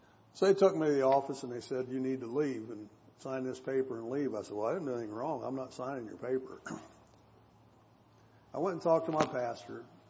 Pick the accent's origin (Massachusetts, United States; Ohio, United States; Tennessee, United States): Ohio, United States; I just said that word, and I'm from Ohio. You don't say that word in Ohio.